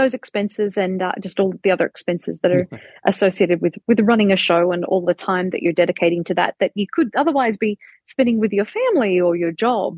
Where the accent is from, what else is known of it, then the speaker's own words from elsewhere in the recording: Australia; accent: Australian English; I guess it's my Australian English accent.